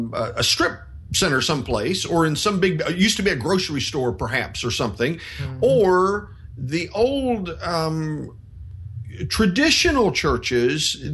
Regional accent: Southeast, United States; we grew up in especially in the Southeast United States, you know, grew up in church

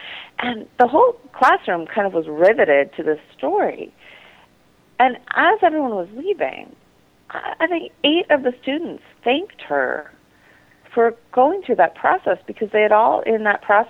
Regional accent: California, United States; I grew up near Stanford University, and at that time, it was really filled with orchards and green grass. It looks different now.

